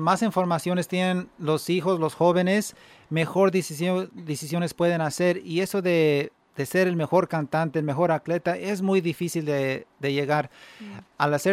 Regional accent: Madera, California, United States; Yo crecí en Madera, un niño de que mi mamá me creció junto con mi hermano.

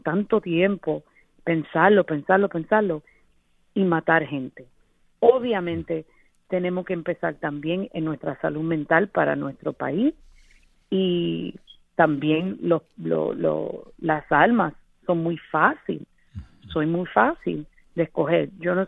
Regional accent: New York, United States; me imagino que hay uno en español, pero como me crié aquí en Nueva York

